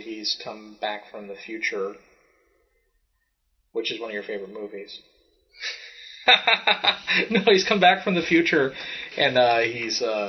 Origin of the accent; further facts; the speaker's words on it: Scotland, United Kingdom; See, I'm Scottish. I don't know this shit.